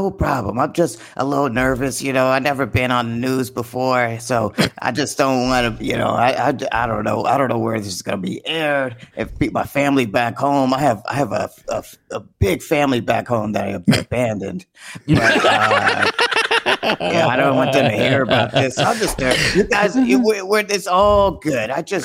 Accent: Georgia, United States; moved away as an adult; now in Germany; I'm not German. I'm from Georgia. Georgia, U.S. And I came out here when I was 25

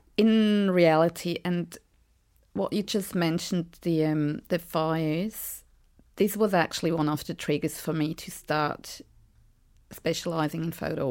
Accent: Switzerland; now in Australia; because I'm from Switzerland. We don't get bushfires and earthquakes and tornadoes

